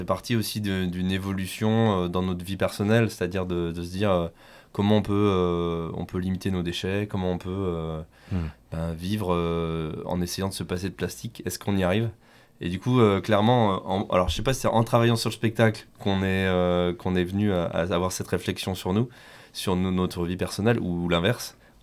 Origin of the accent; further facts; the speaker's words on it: Dieulefit, Auvergne-Rhône-Alpes, France; Tout à fait, on est de Dieulefi.